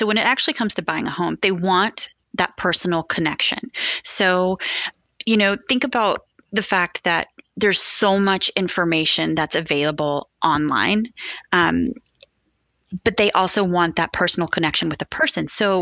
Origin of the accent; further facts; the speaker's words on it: Nashville, Tennessee, United States; I'm from Tennessee. I was born and raised in Nashville